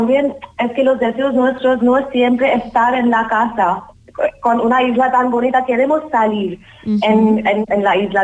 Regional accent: India; Spanish is a second language; now in Spain; cuando yo soy de la India y aquí he conocido una persona majorera

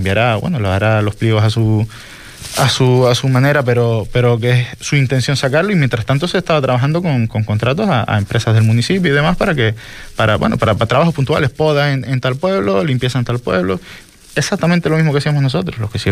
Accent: El Cotillo, Canary Islands, Spain; yo soy del Cotillo y se ve algo más de movimiento porque siempre gente de toda la isla viene a parar allí

